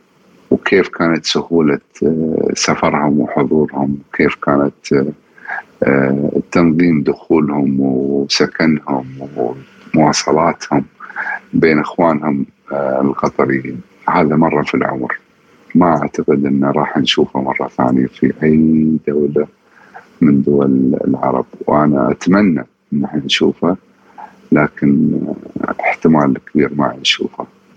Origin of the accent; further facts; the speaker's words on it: Qatar; ويخليني أرفع رأسي وأقول أنا قطري